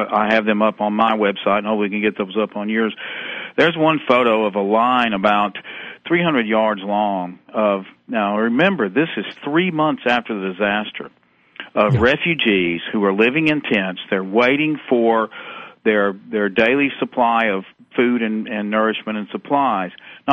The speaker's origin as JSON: {"language": "English", "region": "the South", "country": "United States", "said": "I was warm the entire time, and hey, I'm from the South"}